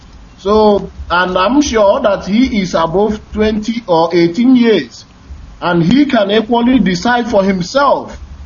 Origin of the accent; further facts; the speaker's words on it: Iye, Abia, Nigeria; I am from Iye, Isia Langwa. We have a very common boundary with Mbise.